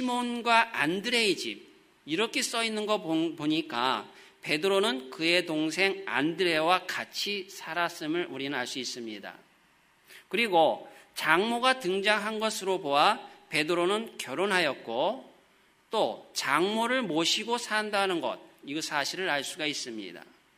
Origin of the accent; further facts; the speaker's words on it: South Korea; 그래서 우리는 한국 사람인 우리들은 이 성경에서 말씀하는 주님의 손, 또 그 만지심, 그 촉각, 이것을 다른 사람들보다 더 잘 이해할 줄로 믿습니다.